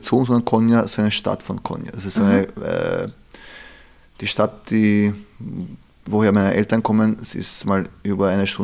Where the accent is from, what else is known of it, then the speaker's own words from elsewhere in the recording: Vienna, Austria; auch im 10. aufgewachsen, wohne noch immer im 10. Bezirk und bin jetzt im 14.